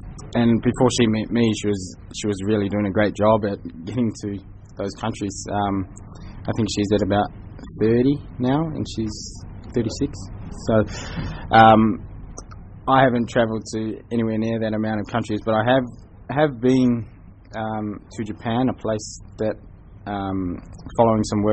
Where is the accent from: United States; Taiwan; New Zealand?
New Zealand; Wellington; I'm from Wellington, New Zealand.